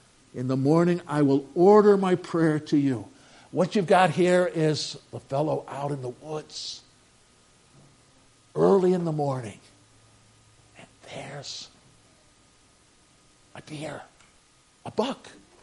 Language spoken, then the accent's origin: English; New York, United States; But he found that I came from New York, and he wanted to know about pizza in New York.